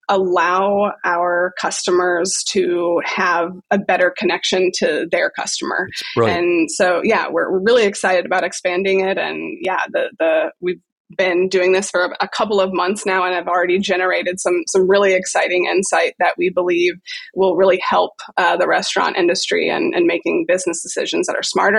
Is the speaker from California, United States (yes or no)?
no; Columbus, Ohio, United States; I'm from Columbus, Ohio.